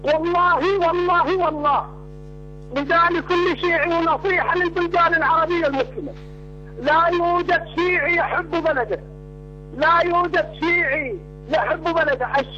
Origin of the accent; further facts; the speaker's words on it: Iraq; أنا إمام وخطيب من العراق